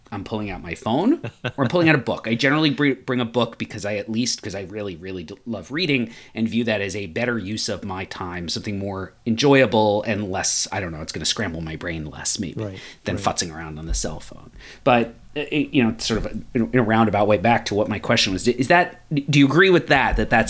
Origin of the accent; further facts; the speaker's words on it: United States; It is unlike a lot of the major sports I grew up with here in the United States